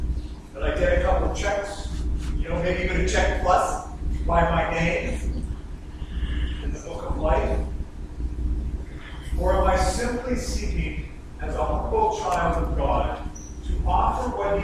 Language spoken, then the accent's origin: English; United States; After all, I'm American.